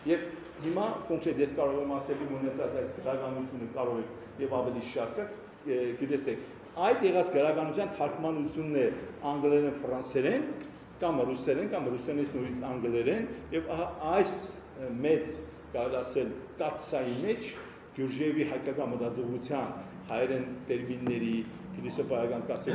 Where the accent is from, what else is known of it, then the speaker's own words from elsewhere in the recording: Gyumri, Shirak, Armenia; Բնական է, ես որպես գյումրեցի իրան այդ իր ասացի պատասխանը գրեցի